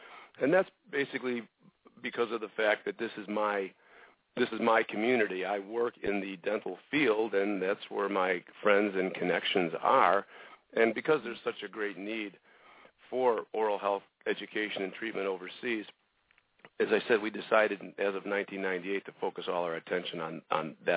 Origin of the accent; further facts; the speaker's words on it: Chicago, Illinois, United States; and by local I mean in Chicago, which is my hometown